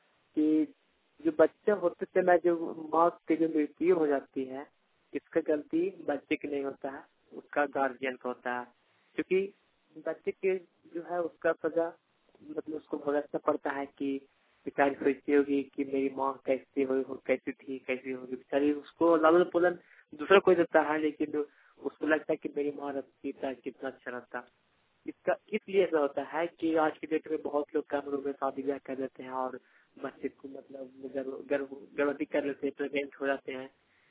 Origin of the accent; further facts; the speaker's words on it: Sanku, Jharkhand, India; ग्राम Sanku, post पिंडा, थाना जोरी, जिला चतरा के निवासी हूँ।